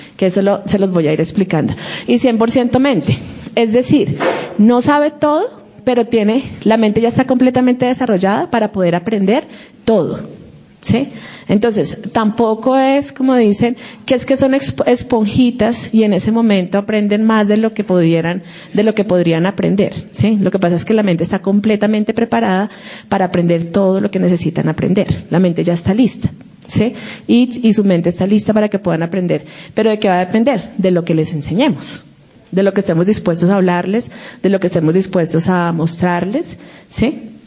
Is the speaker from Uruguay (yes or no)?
no; Colombia; born there; first language es; Porque si Él permitió que naciéramos aquí en Colombia, ¿sí? Es porque la intención era que nuestra lengua materna fuera el español